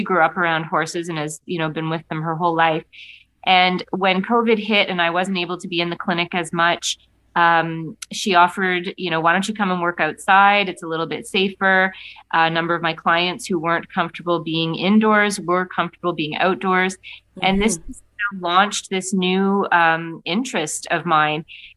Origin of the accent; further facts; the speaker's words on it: Hamilton, Ontario, Canada; now in Guelph, Canada; As you said, I currently live in Guelph, but I grew up initially in Hamilton, and then we moved to Guelph